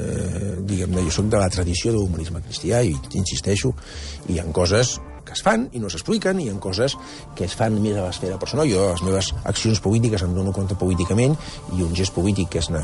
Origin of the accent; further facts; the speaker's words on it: Catalonia, Spain; a mi tampoc m'han de dir que sóc menys català perquè defensi una postura política